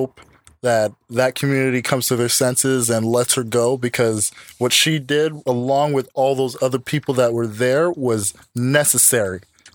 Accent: Canada; And I'm Canadian.

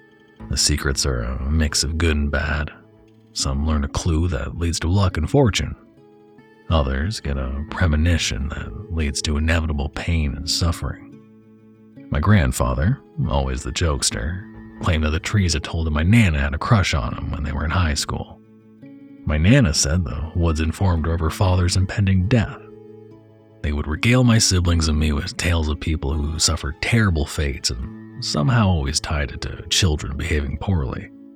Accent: Sour Lake, Texas, United States; My hometown of Sour Lake, Texas was no different.

